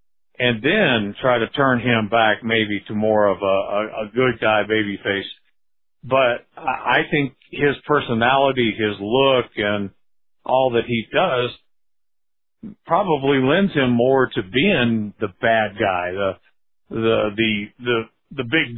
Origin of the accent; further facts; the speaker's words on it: Memphis, Tennessee, United States; we grew up in the Memphis territory